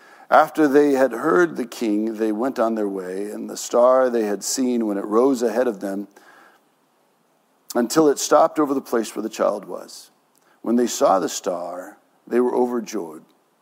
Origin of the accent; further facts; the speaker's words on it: Mexico; Growing up in Mexico, we called them los reyes magos, the magician kings.